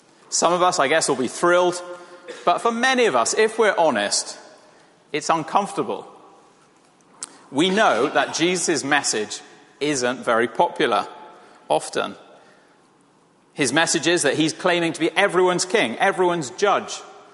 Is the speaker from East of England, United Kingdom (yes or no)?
no; Wales, United Kingdom; I grew up in Wales and spent a fair bit of time running around trying to gather sheep or bullocks for my uncle.